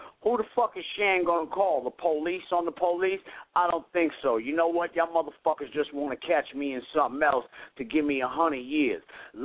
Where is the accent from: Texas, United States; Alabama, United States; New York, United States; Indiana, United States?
New York, United States; Central Islip; now in Atlanta, United States; Shit, Long Island nigga, I'm from Central Islip also. I've been out that bitch for a minute before I got down here.